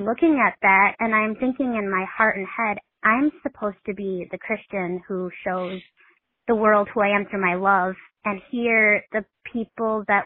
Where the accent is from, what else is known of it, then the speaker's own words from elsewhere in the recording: Midwest, United States; their typical Midwest family. I'm from the Midwest.